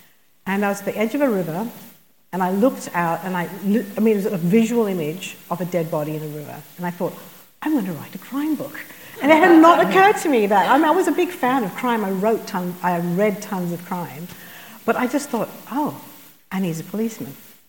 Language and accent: English; Australia; everyone was signaling who they were by race, by class, and I'm from Australia, and I was just like, why are people doing this?